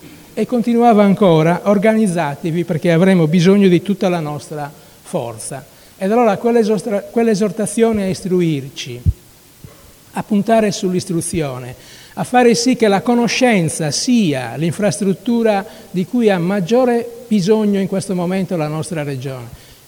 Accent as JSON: {"language": "Italian", "region": "Sardinia", "country": "Italy", "said": "debba inorgoglire tutti noi in quanto sardi"}